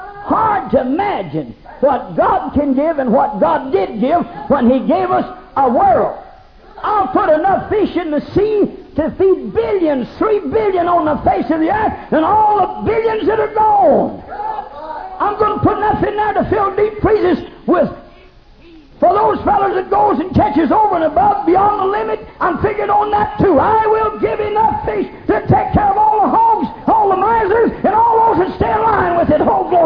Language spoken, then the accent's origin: English; United States; I'm an Indian man, and when the Indians passed away, they close mouths